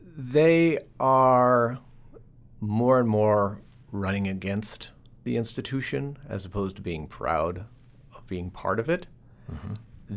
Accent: Ohio, United States; now in New York City, United States; Growing up in Ohio, I was aware only of thin yellow beer that came in cans that one often slammed.

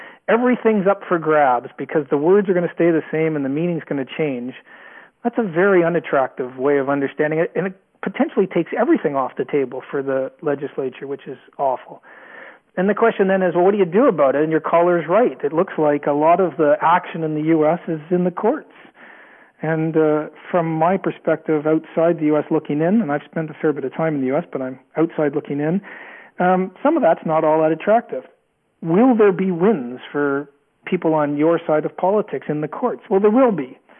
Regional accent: Canada; I'm Canadian originally. I was a second-rate Canadian curler

